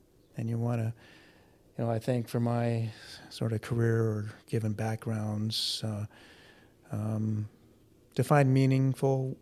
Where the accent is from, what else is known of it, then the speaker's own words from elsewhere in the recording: Winnipeg, Manitoba, Canada; I said, well, I grew up in River Heights in Winnipeg.